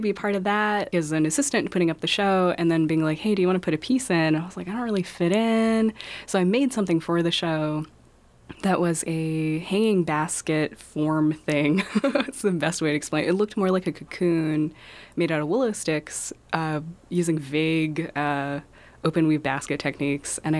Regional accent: Hoopa, California, United States; I grew up in Hoopa. I went to Hoopa High and I graduated.

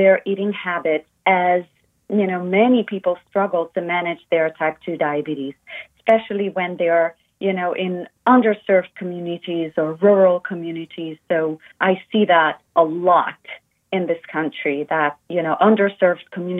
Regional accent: Rio de Janeiro, Brazil; growing up in Brazil, that wasn't very hard to do, because it lends to, you know, I grew up in Rio de Janeiro, which is it's a city right on the beach.

